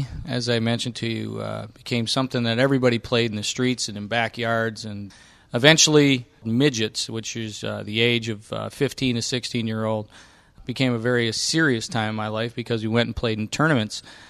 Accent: Detroit, Michigan, United States; I grew up in Detroit, Michigan. It was fun growing up in Detroit.

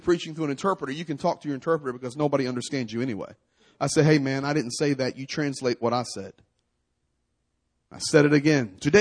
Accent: United States; I'm an American. We don't experience stuff like this.

